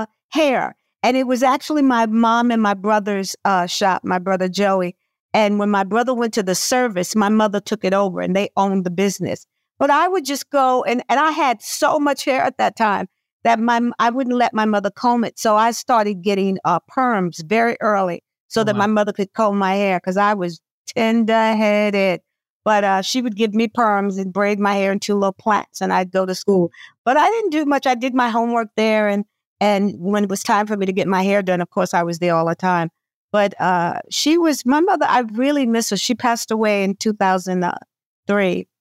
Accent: Brooklyn, New York, United States; It's Brooklyn just has a whole aura about it, you know, and I'm glad I grew up in Bed-Stuy, and I'm glad I had that experience.

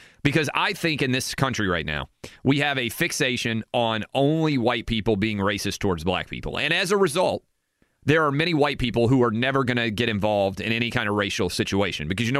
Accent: Tennessee, United States; You think it's white because I'm white and from Tennessee?

